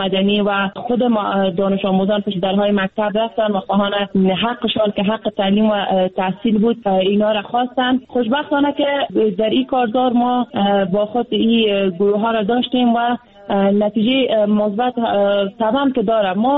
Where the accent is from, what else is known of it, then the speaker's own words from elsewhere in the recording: Afghanistan; ما از افغانستان هستیم، افغان هستیم